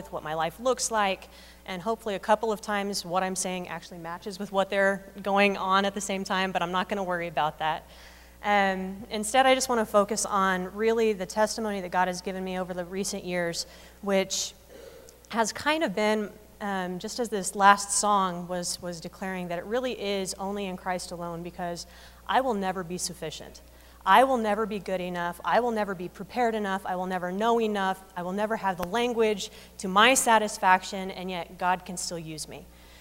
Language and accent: English; United States; And as a kid growing up in America, I can say that, honestly